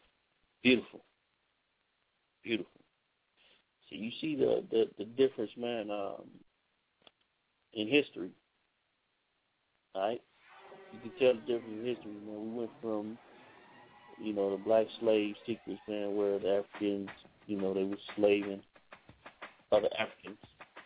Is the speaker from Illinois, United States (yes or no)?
yes; Chicago, Illinois, United States; and I'm from Chicago, Illinois, people, so y'all know.